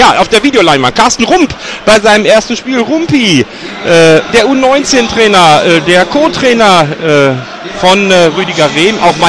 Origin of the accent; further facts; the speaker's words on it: West Germany, Germany; einem Sportler, der für uns als Westdeutsche nur den ganz Fachleuten bekannt ist.